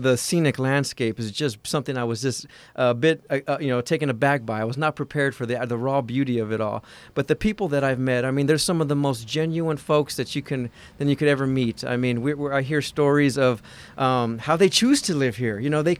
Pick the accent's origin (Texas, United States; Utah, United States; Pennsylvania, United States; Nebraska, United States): Texas, United States; San Antonio; I was raised in San Antonio, Texas, in a working-class family.